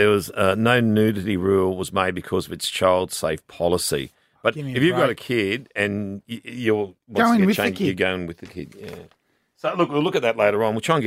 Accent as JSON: {"language": "English", "region": "Queensland", "country": "Australia", "tie": "born or raised there", "said": "I grew up in Queensland"}